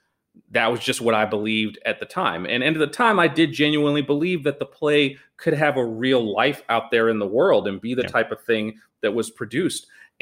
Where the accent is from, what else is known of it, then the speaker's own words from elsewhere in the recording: New York, United States; now in Los Angeles, United States; I say this as a New Yorker, is the egalitarian nature of the arts here.